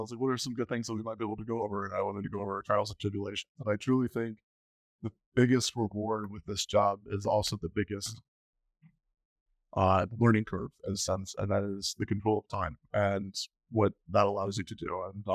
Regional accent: Peoria, Illinois, United States; I'm from Peoria again, I'll say it a million times. When I was in high school, all I talked about was moving out of Peoria.

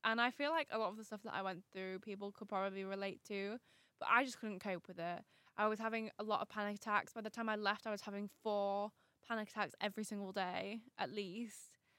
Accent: Wetherby, Yorkshire and the Humber, United Kingdom; also born or lived in Leeds / Pudsey; I was born in Leeds, in one of the Leeds hospitals. I can't remember which one, but it was one of the Leeds hospitals. And I grew up in, for the first six years of my life, I grew up in Pudsey. And then I moved to Wetherby, where I have lived ever since.

